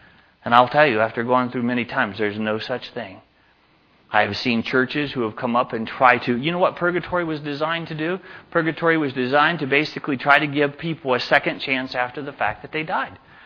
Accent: Tennessee, United States; That's a southern term, by the way. I'm from Tennessee, so that's a southern.

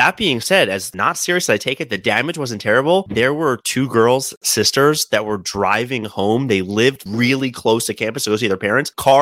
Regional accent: Maryland, United States; moved away as an adult; guys, I'm from Maryland. I know you're from Nebraska or whatever. Like, we don't get tornadoes.

